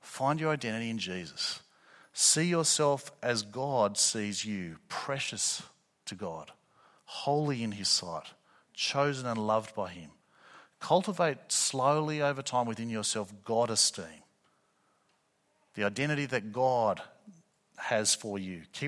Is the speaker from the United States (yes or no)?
no; Australia; I may be an Australian, but I'm not first and foremost an Australian. I'm first and foremost a Christian.